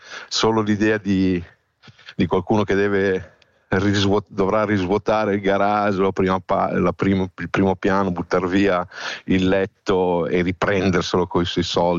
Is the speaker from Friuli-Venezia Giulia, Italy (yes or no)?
no; Casola Valsenio, Emilia-Romagna, Italy; Io questa cosa, che sono di Casola Valsegno, che è il paese da cui viene il segno